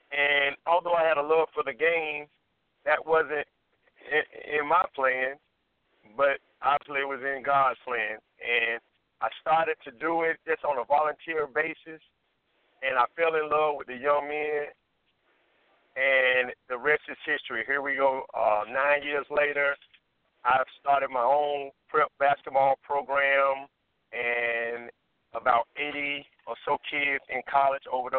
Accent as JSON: {"language": "English", "town": "Durham", "region": "North Carolina", "country": "United States", "tie": "born or raised there", "said": "So I grew up in Durham, single parent"}